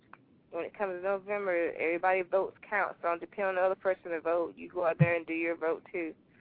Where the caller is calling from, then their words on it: Wilson, North Carolina, United States; I'm calling from Wilson, North Carolina.